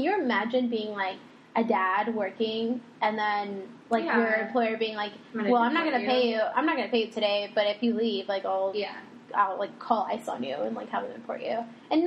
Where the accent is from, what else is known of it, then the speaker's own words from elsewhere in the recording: Mexico; So, I am from Mexico.